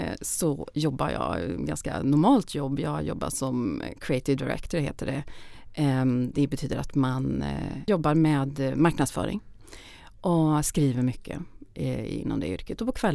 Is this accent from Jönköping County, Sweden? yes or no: yes; Myresjö, Jönköping County, Sweden; also born or lived in Köping; Jag växte upp i Myresjö, som låg mitt i bibelbältet. I en liten by som... säger man by? Det var 600 personer.